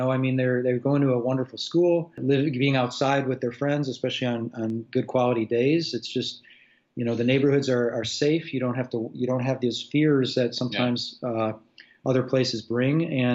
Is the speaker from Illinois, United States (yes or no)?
yes; Chicago, Illinois, United States; now in China; Well, I mean, I grew up in Chicago, so I see similarities.